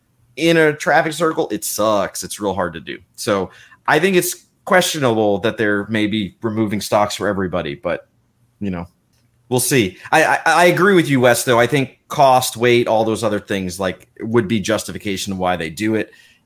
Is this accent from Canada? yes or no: no; New Jersey, United States; I grew up in Jersey near, you know, driving in New York City, like honking doesn't help.